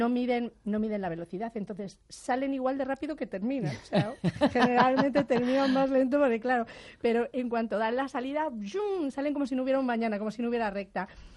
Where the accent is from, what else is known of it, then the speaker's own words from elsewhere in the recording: Spain; como somos los españoles, nosotros imitamos y luego las adaptamos